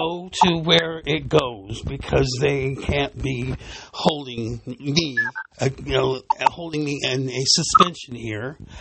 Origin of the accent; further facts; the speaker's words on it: San Bernardino, California, United States; I was born and raised here in San Bernardino.